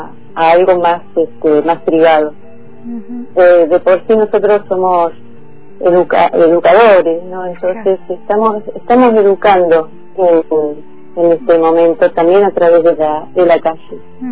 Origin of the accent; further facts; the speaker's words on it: Villa Regina, Río Negro, Argentina; Soy de Regina, nací en Regina.